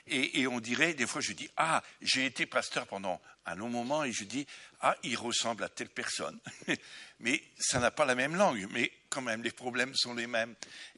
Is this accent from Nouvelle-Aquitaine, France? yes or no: no; Amiens, Hauts-de-France, France; born there; Mon origine, en fait, je suis né à Amiens dans le Nord, mais mon origine est bretonne. Du côté de ma mère, ma grand-mère maternelle s'appelait Trécherel. Donc c'est bien de ce coin-là.